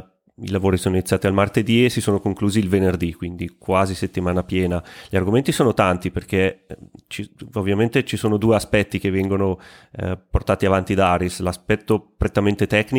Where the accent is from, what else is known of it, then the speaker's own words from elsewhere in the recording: Lombardy, Italy; dalla Brianza Lecchese, tanto il mio paese non conosce nessuno.